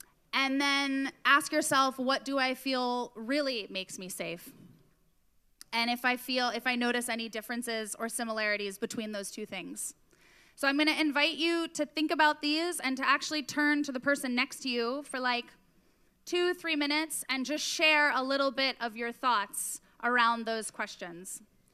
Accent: United States; moved away as an adult; now in Berlin, Germany; I'm originally from the States.

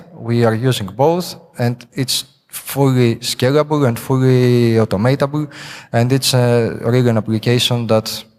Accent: Greece; now in Prague, Czech Republic; I'm from Greece initially, but I live in Prague the past 5.5 years.

